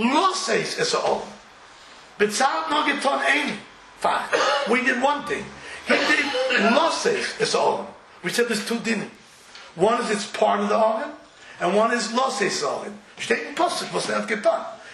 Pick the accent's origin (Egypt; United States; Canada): United States; St. Louis, Missouri; I come from St. Louis. It's far away. Even in St. Louis you can learn Torah.